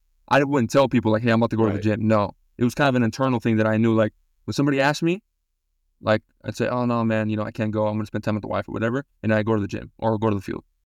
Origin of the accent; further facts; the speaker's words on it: San Diego, California, United States; So again, I grew up in San Diego, grew up a Charger fan, grew up watching Drew Brees.